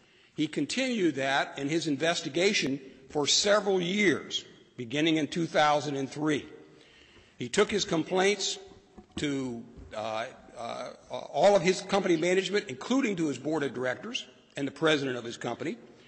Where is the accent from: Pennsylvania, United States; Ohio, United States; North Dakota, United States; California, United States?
Ohio, United States; Cincinnati; I'm from Cincinnati, Ohio